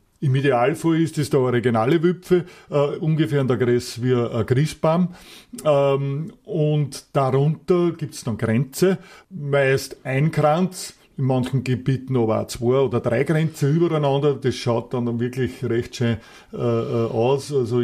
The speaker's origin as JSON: {"language": "German", "country": "Austria", "said": "Bei uns in Österreich halte ich viel davon, wenn man den Baum in die Landesfarben aufputzt."}